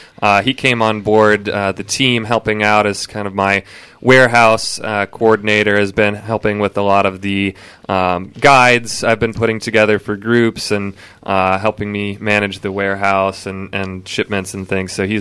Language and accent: English; Manhattan, Kansas, United States; a buddy of mine, Curtis Feltner, who is from my hometown of Manhattan, Kansas